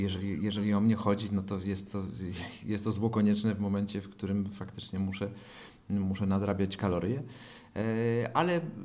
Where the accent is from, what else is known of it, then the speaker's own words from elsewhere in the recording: Łódź, Łódź Voivodeship, Poland; moved away as an adult; now in Warsaw, Poland; W każdym razie tak, Łódź to moje rodzinne miasto, spędziłem tam 23 lata, poznałem tam moją żonę, którą wywiozłem do Warszawy, ale żona jest naleciałością, gdyż jest bydgoszczanką.